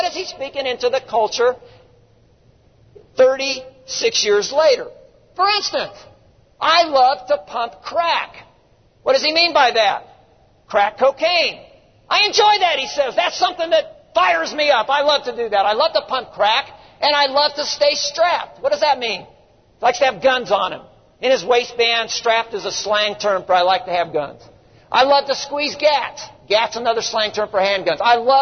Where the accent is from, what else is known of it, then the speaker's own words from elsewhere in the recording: Colorado Springs, Colorado, United States; I started clipping out I'm from Colorado Springs.